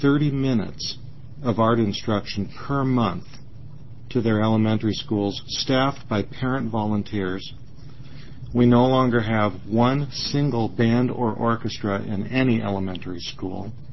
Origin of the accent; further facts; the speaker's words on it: Beaverton, Oregon, United States; I'm not from Gresham, I'm from Beaverton